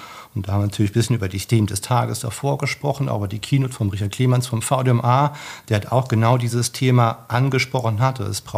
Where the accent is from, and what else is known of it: Germany